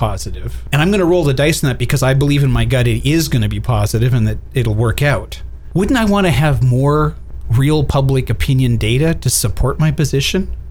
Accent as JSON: {"language": "English", "town": "Stittsville", "region": "Ontario", "country": "Canada", "tie": "born or raised there", "also_born_or_lived": "Toronto", "said": "but I can tell you where I grew up in Stittsville, Ontario, in the 60s and 70s, we had the same kind of thing happen, destroyed the downtown."}